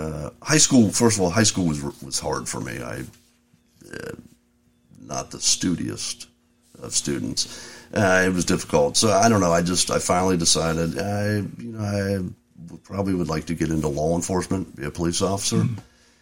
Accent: Coleraine Township, Ohio, United States; I was born in Coleraine Township, Ohio, Grosbeck, Ohio, in 1969. Attended Coleraine Elementary, Coleraine Junior High, and then graduated from Coleraine High School in 1988.

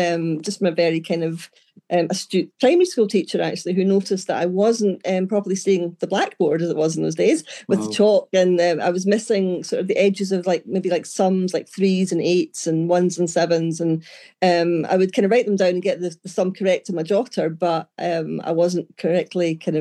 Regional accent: Stirling, Scotland, United Kingdom; So I grew up in Stirling, so born and bred in Stirling. Okay. Dad's from Stirling, mum was from Glasgow. So I'm back living in Stirling, having, you know, been away and round the world and back again.

